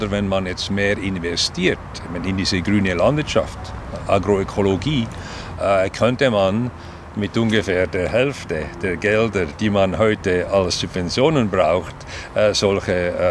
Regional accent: Switzerland; ich bin auf einem Bauernbetrieb aufgewachsen in der Schweiz, eine Tabakplantage eigentlich

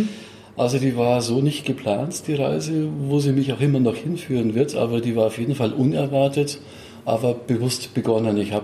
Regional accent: Munich, Bavaria, Germany; born there; Ich bin 1963 in München geboren

